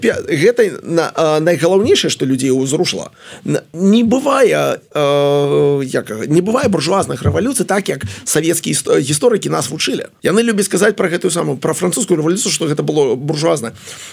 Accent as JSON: {"language": "Belarusian", "town": "Vitebsk", "region": "Vitebsk Region", "country": "Belarus", "said": "я сам з Віцебску"}